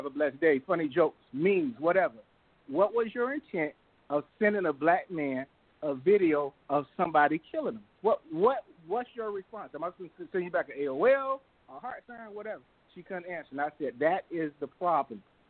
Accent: Miami, Florida, United States; I grew up in Miami, Florida. I grew up and saw riots because of the same thing, probably to about from being a kid to about 13

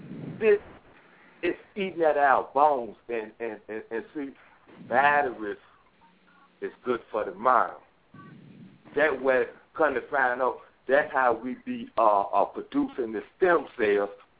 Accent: United States; Man, I'm from the United States. I can go to fuck anywhere I want to go.

